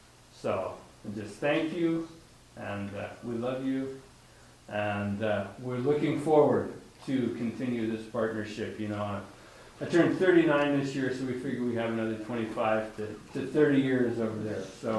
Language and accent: English; Port Townsend, Washington, United States; moved away as an adult; also born or lived in Port Hadlock; now in Africa; You know, I was born and raised in America. actually in Port Townsend and Port Havelock.